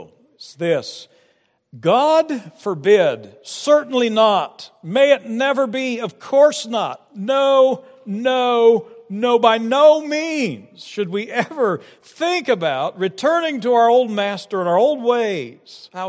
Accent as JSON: {"language": "English", "region": "Kansas", "country": "United States", "said": "In fact, perhaps since I am from Kansas originally"}